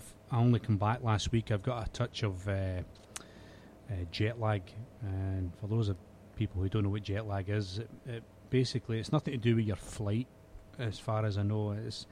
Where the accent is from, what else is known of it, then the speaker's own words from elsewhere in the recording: Scotland, United Kingdom; because I'm from Scotland.